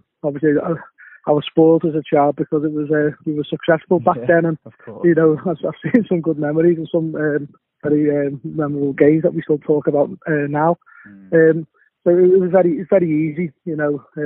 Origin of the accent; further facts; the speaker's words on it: Scotland, United Kingdom; you're English, I'm Scottish. I'm Liverpool, you're Everton.